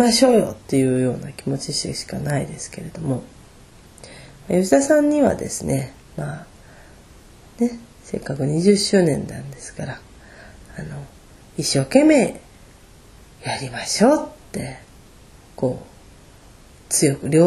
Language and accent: Japanese; Machida, Tokyo, Japan; 私はもうずっと東京都町田市鶴川でしか生まれ育ってなかったわけですから